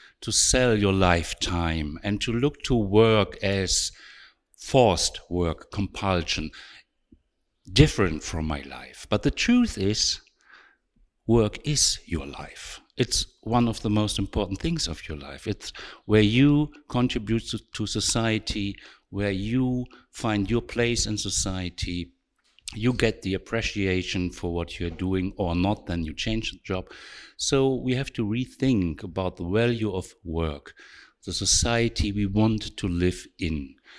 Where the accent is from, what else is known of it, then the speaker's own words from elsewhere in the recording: Switzerland; I'm from Switzerland